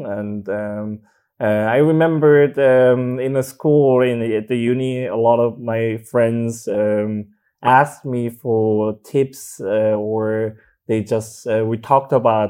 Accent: South Korea; English is a second language; I was also a lot more oppressed because I grew up in Korea.

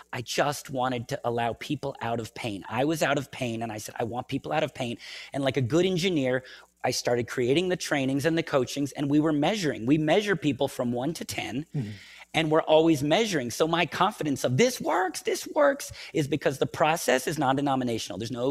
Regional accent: United States; So to all the people, yes, I'm American. Yes, I've got that, like, arrogant, you know, rock and roll thing.

